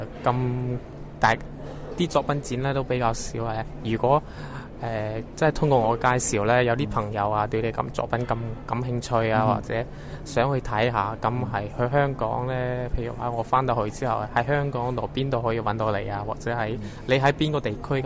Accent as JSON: {"language": "Cantonese", "town": "Maoming", "region": "Guangdong", "country": "China", "tie": "born or raised there", "lives_now": "Shenzhen, China", "said": "我喺即系我老家咧喺茂名嘅"}